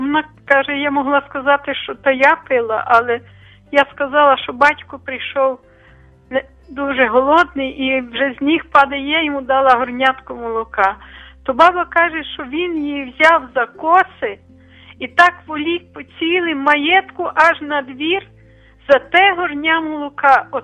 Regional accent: Lviv Oblast, Ukraine; А я кажу: «Я з Бродівщини».

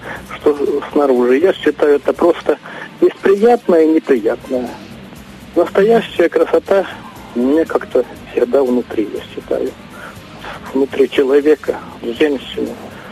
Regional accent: Shostka, Sumy Oblast, Ukraine; город Шостка.

